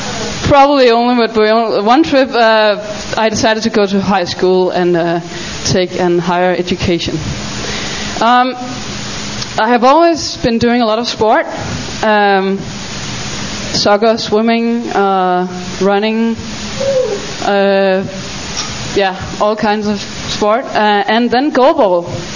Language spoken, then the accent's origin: English; Copenhagen, Capital Region of Denmark, Denmark; English is a second language; I grew up in Copenhagen, the capital of Denmark